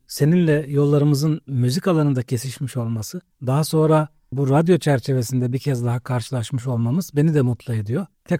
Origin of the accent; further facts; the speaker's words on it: Edirne, Turkey; also born or lived in Istanbul; Edirne doğumluyum. 1963, Karaağaç semtinde doğmuşum. Güçlü bir kış dönemi. Lise sona kadar Edirne'deydim. Edirne Lisesi mezunu olmaktan gurur duyuyorum.